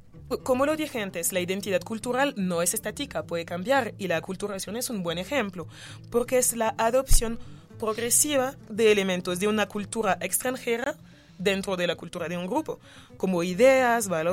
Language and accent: Spanish; France; Spanish is a second language; Soy francesa porque muchísimas razones también.